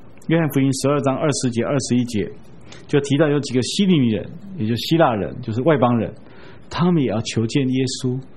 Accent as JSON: {"language": "Chinese", "country": "China", "said": "我们中国人早就预言这一件事"}